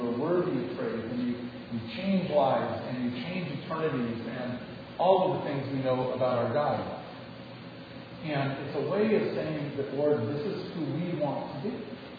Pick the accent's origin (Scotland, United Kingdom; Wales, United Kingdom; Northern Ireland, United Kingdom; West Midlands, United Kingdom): Scotland, United Kingdom; And I'm Scottish, and so in my country, it's